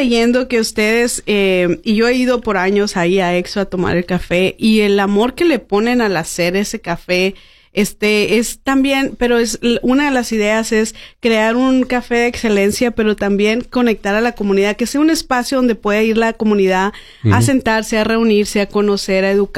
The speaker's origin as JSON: {"language": "Spanish", "region": "Sonora", "country": "Mexico", "said": "Ha realizado viajes de investigación a Sonora y al río de Sonora, de ahí de donde yo soy."}